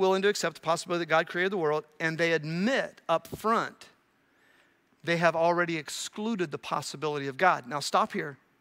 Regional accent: Newark, Ohio, United States; I'm from Newark, Ohio, so this really appeals to me.

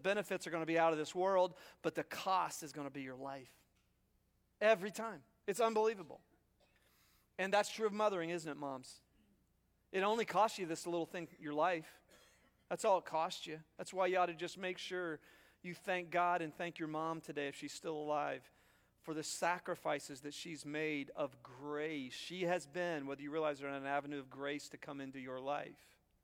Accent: Zanesville, Ohio, United States; born there; I was born in 1961 in Zanesville, Ohio, to the really hardworking people

